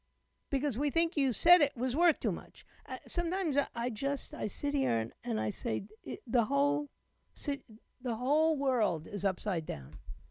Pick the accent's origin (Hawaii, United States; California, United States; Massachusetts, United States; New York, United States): New York, United States; You got martial law in the subways of my hometown, New York.